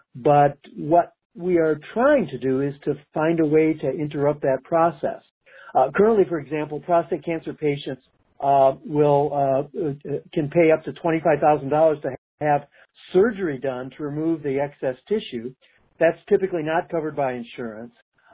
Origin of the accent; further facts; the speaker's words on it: Michigan, United States; now in Seattle, United States; So I grew up in Michigan and got an MD, PhD at the university there.